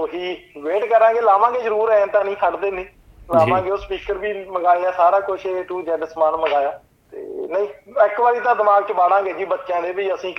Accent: Himmatpura, Punjab, India; ਸਾਡੇ ਪਿੰਡ ਜਿਵੇਂ ਹਿੰਮਤਪੁਰੇ ਕਹੀਆਂ ਬਣਦੀਆਂ

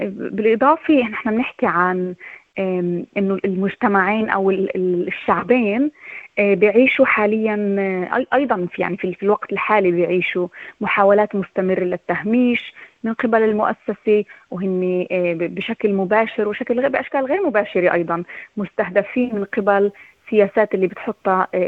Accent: Palestine; أنا حسب رأيي نحن كفلسطينيين نتطرق لقضايا السكان الأصليين في أستراليا

